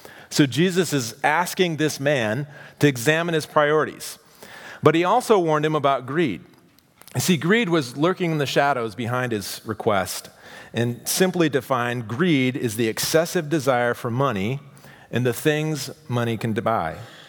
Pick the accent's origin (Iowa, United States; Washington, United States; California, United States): Iowa, United States; I grew up in Iowa in the middle of an area that produces a lot of grain